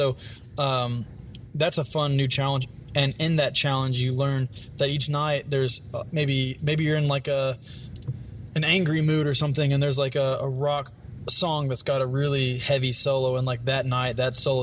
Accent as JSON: {"language": "English", "town": "Waco", "region": "Texas", "country": "United States", "tie": "born or raised there", "said": "So I grew up in Waco, Texas, and I made my way out west to Lubbock to go to Texas Tech."}